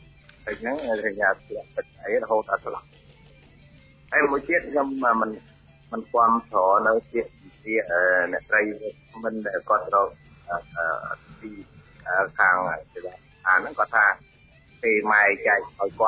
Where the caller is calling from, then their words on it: Phnom Penh, Cambodia; ខ្ញុំនៅភ្នំពេញ